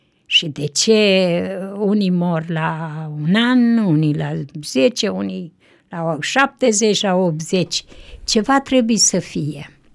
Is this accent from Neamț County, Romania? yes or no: yes; Bărticești, Neamț County, Romania; Satul meu, Barticeștiu, este catolici.